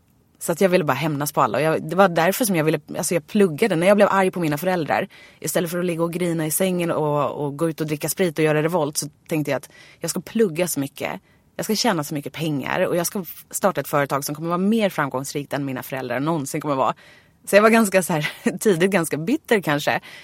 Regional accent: Nynäshamn, Stockholm County, Sweden; Och jag var ju från Nynäshamn, så det var ju supercoolt att åka in med pendeltåget från Nynäshamn till Stockholm

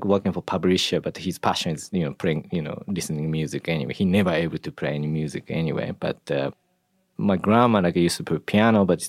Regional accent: Japan; English is a second language; Yeah, I grew up in Japan.

